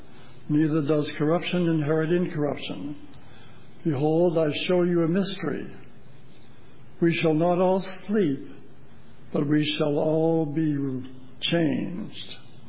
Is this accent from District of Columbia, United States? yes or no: no; Connecticut, United States; my wife Ruth is playing the piano. We come from Northeast Connecticut.